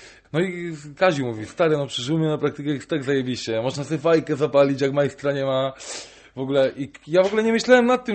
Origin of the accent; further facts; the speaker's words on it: Trzemeszno, Greater Poland Voivodeship, Poland; u siebie w mieście, skąd pochodzę, jest to bardzo małe miasto, nazywa się Trzemeszno, położone koło Gniezna, około 8 tysięcy mieszkańców.